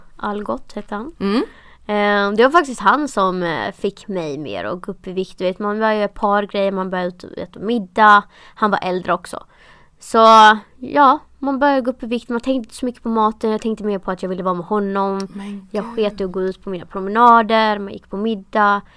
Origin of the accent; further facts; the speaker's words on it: Blekinge, Sweden; jag är från Blekinge, jag är från Skåne.